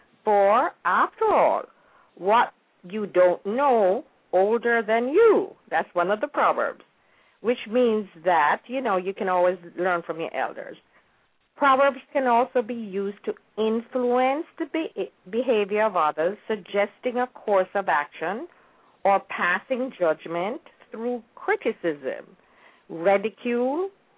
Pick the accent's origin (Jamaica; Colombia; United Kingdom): Jamaica; there was not a lot of information online about my period of growing up in Jamaica.